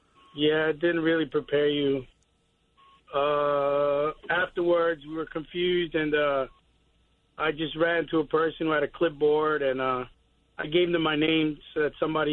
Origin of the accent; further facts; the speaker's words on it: New York, United States; And even as a New Yorker, you know, you kind of tend not to go to these places except once in a while.